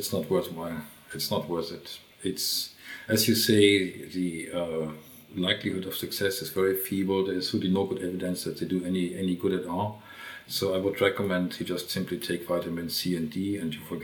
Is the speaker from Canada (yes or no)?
no; Germany; accent: German; English is a second language; moved away as an adult; now in North America; The German accent is easily explained. I was born in Germany and spent the first 40 years of my life there, so I think that accounts for that.